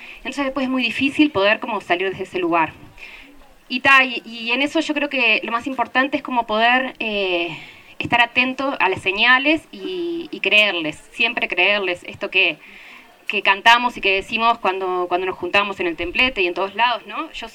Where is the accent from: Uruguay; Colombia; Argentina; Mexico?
Uruguay; de Uruguay